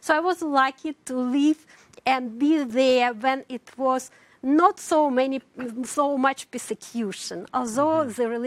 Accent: Almaty, Kazakhstan; English is a second language; also born or lived in Kamchatka, Russia; So I grew up mostly in Almaty, although I was born in Kamchatka. This is across Alaska.

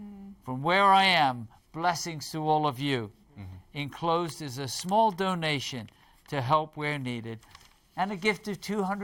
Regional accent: United Kingdom; Here's a note from Ricardo in the United Kingdom. That's my home country.

